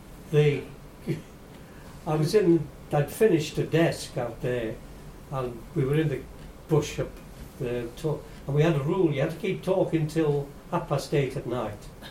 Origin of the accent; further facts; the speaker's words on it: Wales, United Kingdom; Yeah, I'm very proud of being Welsh.